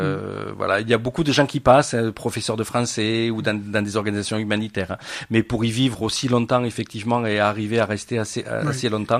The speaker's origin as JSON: {"language": "French", "country": "France", "said": "je suis Français, mais ce qu'on appelle les Asiates, c'est-à-dire mon cœur est au Cambodge."}